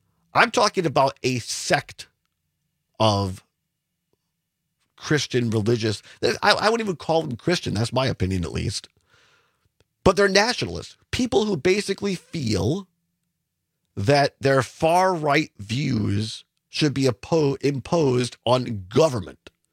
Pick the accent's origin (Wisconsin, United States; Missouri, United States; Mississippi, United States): Wisconsin, United States; Richland Center; I grew up in Richland Center, a little town of 5,000 people in southwest Wisconsin. I grew up in the Methodist Church.